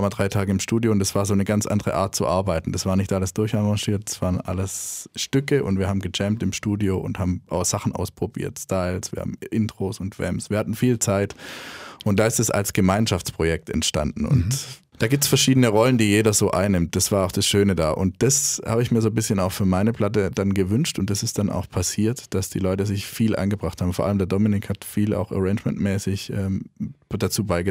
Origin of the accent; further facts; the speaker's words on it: Nagold, Baden-Württemberg, Germany; now in Tübingen, Germany; Naja, ich bin im Schwarzwald aufgewachsen, bin ich nach Tübingen gekommen